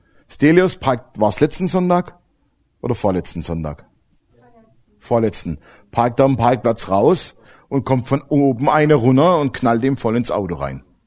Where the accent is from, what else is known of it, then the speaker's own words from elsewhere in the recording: United States; Blaue Autobahnschilder mag ich nicht. Ich komme aus Amerika, das sind alle grün.